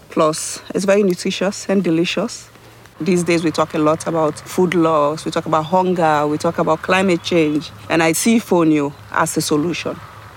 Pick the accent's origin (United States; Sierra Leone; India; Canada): Sierra Leone; Freetown, Western Area; I was born in Freetown, Sierra Leone. I come from a tribe called the Fulanis. It's the largest nomadic tribe in Africa, actually. And we are herders, so I grew up in that community